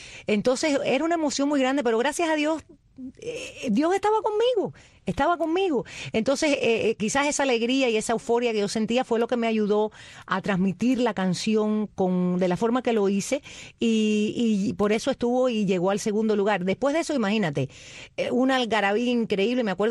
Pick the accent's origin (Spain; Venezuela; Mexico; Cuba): Cuba; mayormente mi tierra, Cuba.